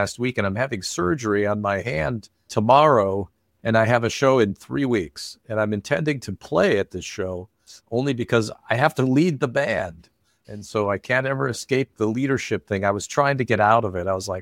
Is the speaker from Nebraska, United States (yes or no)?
no; Casper, Wyoming, United States; and I grew up in Casper, Wyoming. A town that if you sneezed, you would have driven across the town in that course of that sneeze.